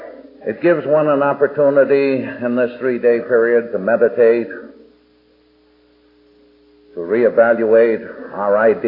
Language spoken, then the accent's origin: English; Boston, Massachusetts, United States; I'm a Bostonian originally.